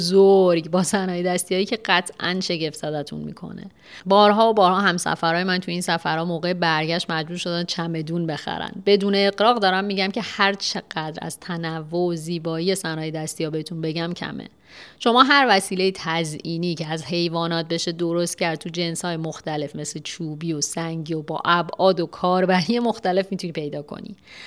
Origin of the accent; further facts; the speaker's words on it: Iran; یه بار یه فروشنده ازم پرسید کجایی هستی، تا گفتم ایران